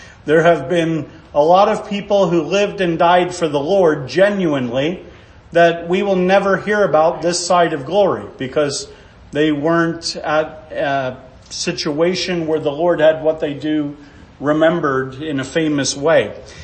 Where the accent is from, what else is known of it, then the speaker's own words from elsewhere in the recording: Birdsboro, Pennsylvania, United States; from Birdsboro, Pennsylvania.